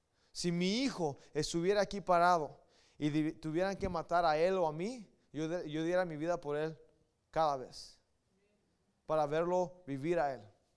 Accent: Los Angeles, California, United States; nosotros crecimos en Boa Heights. Había una casa donde vivíamos arriba en la Wabash.

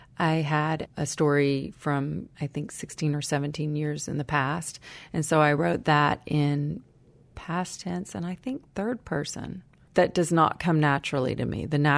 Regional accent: Kingsport, Tennessee, United States; I actually grew up in Tennessee. Yeah, I grew up in Kingsport. My parents still live there.

